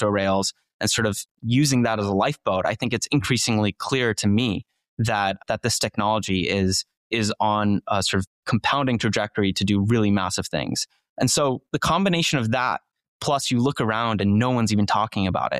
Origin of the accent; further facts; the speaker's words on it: Turkey; I grew up in Turkey. Most of my family is still there.